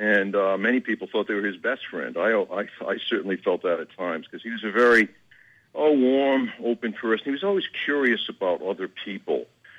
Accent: New England, United States; I'm from New England, too, and he used to summer there

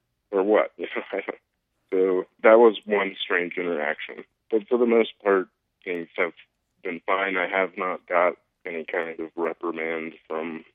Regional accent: Montreat, North Carolina, United States; Well, I grew up in Montreat. My dad has actually taught English for 40 years, 41, 41 years. So I grew up in the community as a small child.

